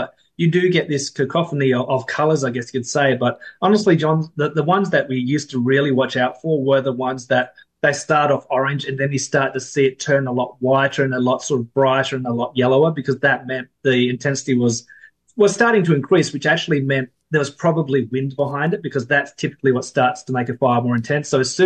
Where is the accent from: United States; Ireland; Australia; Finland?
Australia; South Australia; I remember living through a 10-year drought when I was in South Australia through the early thousands, late 90s, through to about 2008, 2009.